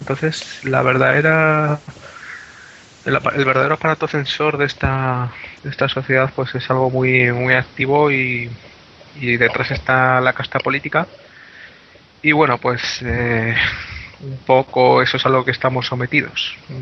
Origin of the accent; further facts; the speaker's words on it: Spain; hablo de España, que es el lugar, vamos, en mi país, es el lugar que conozco